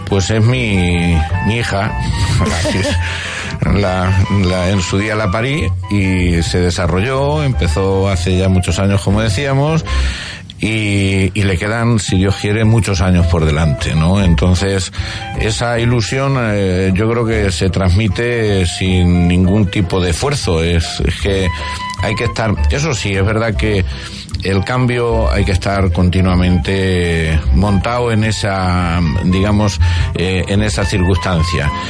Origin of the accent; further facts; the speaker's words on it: Ciudad Real, Castilla-La Mancha, Spain; Yo soy de Ciudad Real y como los manchegos es lo que tenemos, que somos muy cercanos